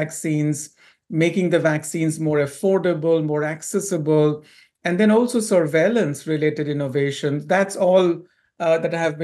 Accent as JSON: {"language": "English", "town": "Kolkata", "region": "West Bengal", "country": "India", "tie": "born or raised there", "said": "So yes, I grew up in India, in Kolkata, to be precise, a city in the eastern part of India."}